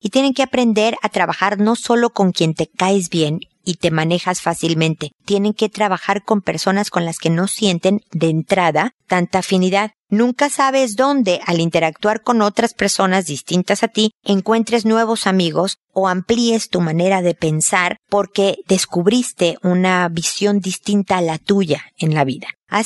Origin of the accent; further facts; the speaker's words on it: Mexico; now in Chile; Y yo vivo en Chile y soy mexicana.